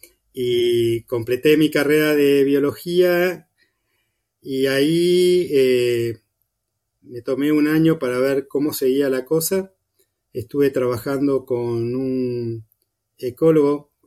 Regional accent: Buenos Aires, Argentina; En mi caso, yo crecí y nací en Buenos Aires, en el barrio Caballito.

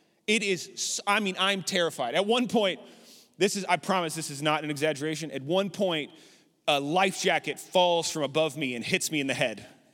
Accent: Lubbock, Texas, United States; now in Abilene, United States; I grew up in Lubbock, so we had tornadoes quite a bit.

